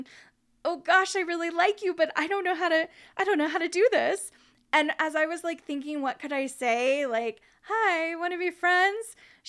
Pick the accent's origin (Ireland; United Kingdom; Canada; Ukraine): Ireland; I am an Irish woman, but I just don't want to make time for that these days.